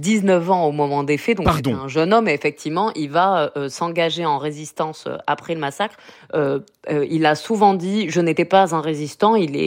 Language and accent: French; Oradour-sur-Glane, Nouvelle-Aquitaine, France; Moi, me concernant, donc je suis née à Oradour, mes parents habitaient Oradour, donc j'ai grandi dans ce village-là, dans le nouveau bourg d'Oradour, et donc j'ai grandi avec les ruines du village martyr.